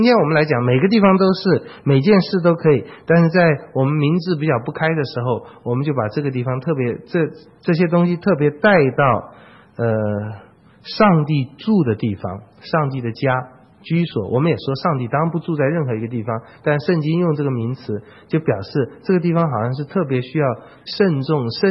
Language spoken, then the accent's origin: Chinese; Taichung, Taiwan; 那时候小时候在台中乡下看，很高兴。